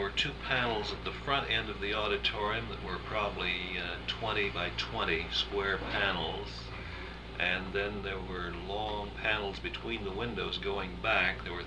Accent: Bronson, Kansas, United States; All right, I was born in Bronson, Kansas. That's a small town about 100 miles south of Kansas City. And grew up in Kansas.

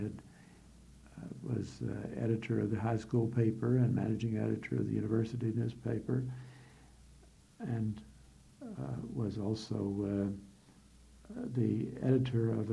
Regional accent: Louisville, Kentucky, United States; Yes, I was born in Louisville

